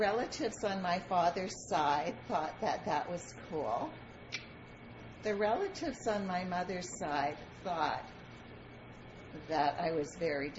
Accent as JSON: {"language": "English", "town": "Winnipeg", "region": "Manitoba", "country": "Canada", "tie": "born or raised there", "lives_now": "Camrose, Canada", "said": "I was born and raised in Winnipeg and lived there until I came to Camrose."}